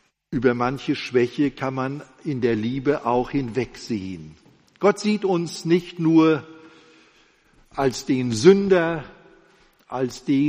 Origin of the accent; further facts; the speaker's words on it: Rostock, Mecklenburg-Vorpommern, Germany; in Rostock gab es über dem Altar ein ganz großes Dreieck